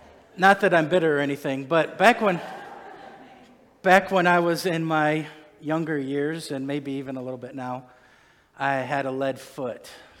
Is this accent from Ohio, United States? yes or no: yes; Norton, Ohio, United States; I grew up in near Akron in Norton, Ohio.